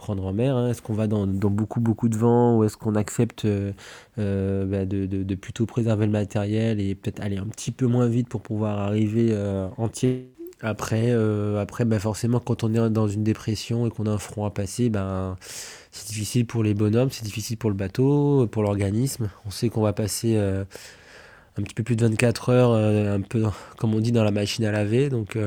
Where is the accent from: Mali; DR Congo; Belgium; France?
France; Guadeloupe; je ne sois pas souvent... chez moi en Guadeloupe